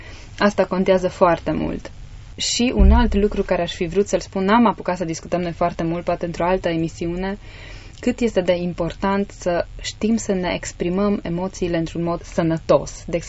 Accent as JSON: {"language": "Romanian", "country": "Romania", "said": "la noi, ca și cultură, ca și români"}